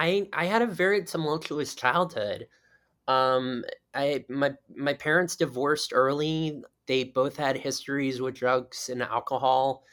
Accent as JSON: {"language": "English", "region": "Florida", "country": "United States", "tie": "born or raised there", "said": "I grew up in South Florida and we had the Broward Center for the Performing, right, Arts"}